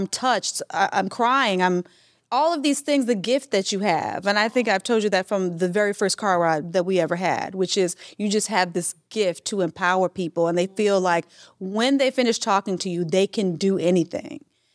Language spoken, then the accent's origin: English; Mississippi, United States; You know, I'm from Mississippi. We're very conservative. I have 8 brothers.